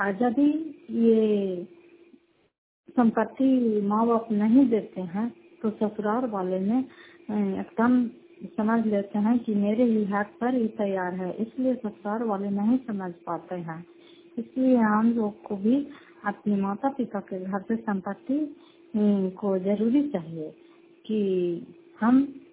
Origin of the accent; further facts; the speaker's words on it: Satepur, Bihar, India; घर सतेपुर पंचायत मकलौता जिला नवादा करासा ब्लॉक की निवासी हूँ।